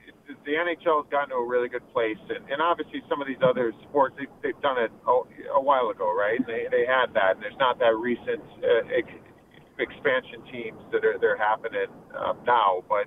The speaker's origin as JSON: {"language": "English", "region": "Ohio", "country": "United States", "tie": "born or raised there", "said": "I mean, growing up in Northeast Ohio, I was always a point getter"}